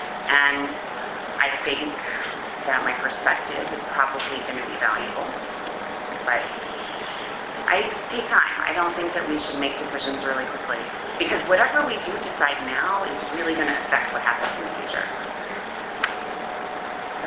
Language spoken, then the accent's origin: English; Pasadena, California, United States; also born or lived in Richmond, Virginia; now in Newton, United States; I had the fortunate experience of growing up in Pasadena, California, and it's a very beautiful city, and in a lot of ways, Newton is like that.